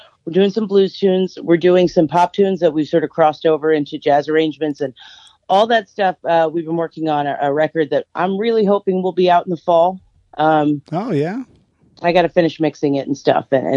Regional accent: Boston, Massachusetts, United States; born there; also born or lived in New York; And I was born in Boston. I moved around a lot, ended up back in Massachusetts for high school and college, then went out to New York for about 8 years as well.

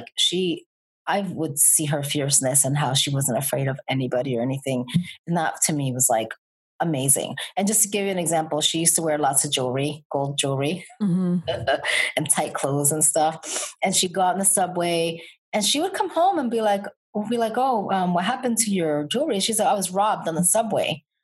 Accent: Connecticut, United States; also born or lived in Bronx, New York; we moved from the Bronx when I was little. And I have to say, I wasn't always confident. I had partial confidence because when growing up in Connecticut and traveling to New York pretty much every weekend, every summer, I struggled with my own identity

